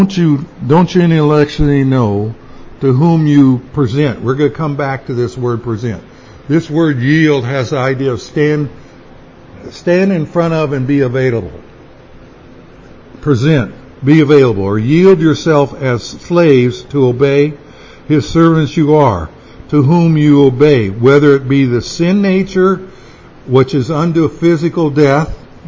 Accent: United States; So I grew up in America and I just love this idea of freedom

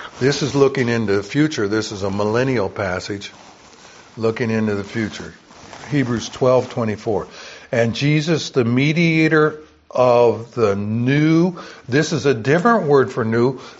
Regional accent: the South, United States; I grew up in the South

